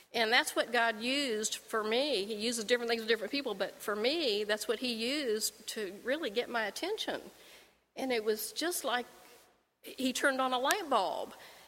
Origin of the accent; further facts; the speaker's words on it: Lithopolis, Ohio, United States; You know, I grew up 2 miles outside of Lathopolis, Ohio, which is a town of 600 people.